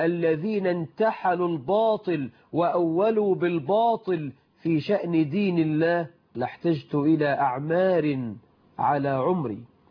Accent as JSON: {"language": "Arabic", "country": "Egypt", "said": "بلدنا مصر"}